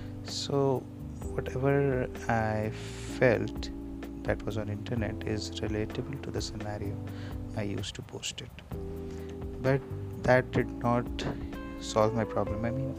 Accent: Gorakhpur, Uttar Pradesh, India; I'm from Gorakhpur, Uttar Pradesh.

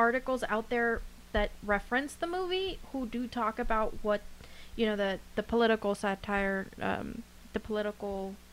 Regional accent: Livingston, California, United States; I'm from California, and the area where I'm from, I'm not even going to tell you the city because you have no fucking clue where it is. It's between San Francisco and San Diego.

